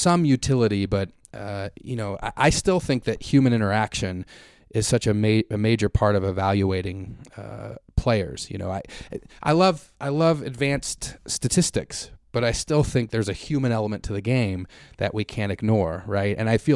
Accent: Denver, Colorado, United States; I love the Nuggets. I grew up in Denver.

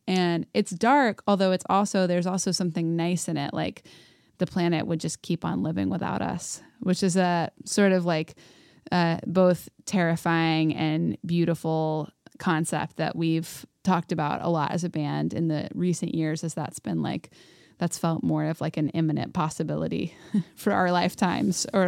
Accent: Chapel Hill, North Carolina, United States; especially because we're all from Chapel Hill.

